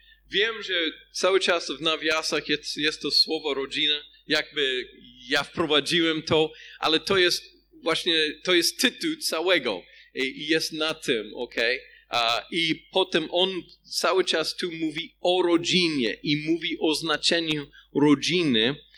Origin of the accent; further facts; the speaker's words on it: United States; Polish is a second language; now in Poland; chociaż jestem Amerykaninem i pochodzę z innej kultury oczywiście. I też Polska jest trochę bardziej kolektywistyczna niż moja rodzinna kultura jest